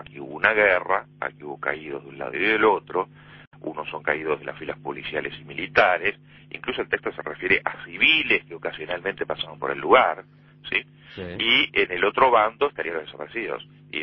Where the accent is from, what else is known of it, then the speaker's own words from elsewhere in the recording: Uruguay; como todo uruguayo